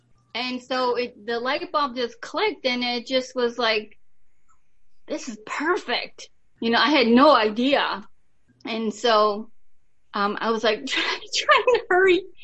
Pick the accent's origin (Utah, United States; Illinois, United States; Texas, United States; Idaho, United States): Illinois, United States; I'm from Illinois. Like, I'd say like the western suburbs of Chicago.